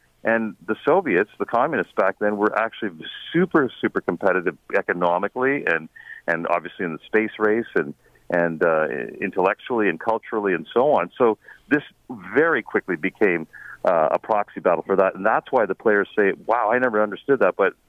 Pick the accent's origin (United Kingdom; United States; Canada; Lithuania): Canada; I was born and raised in Canada, but, you know, immigrant kid in the 70s, the world was changing.